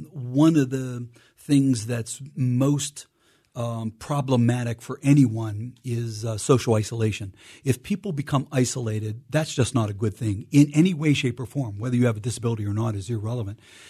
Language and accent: English; McKees Rocks, Pennsylvania, United States; I'm local Pittsburgh guy, born and raised in McKees Rocks, and growing up on a family hill. It's called Condoleezza Hill in McKees Rocks.